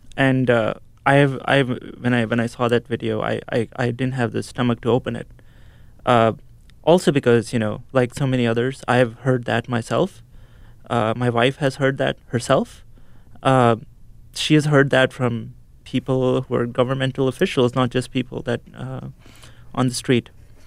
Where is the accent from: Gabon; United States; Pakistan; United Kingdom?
Pakistan; I wait for someone to ask me where I'm from, so I can tell them I'm from Pakistan, so that they know that there's a Pakistani who's there amongst them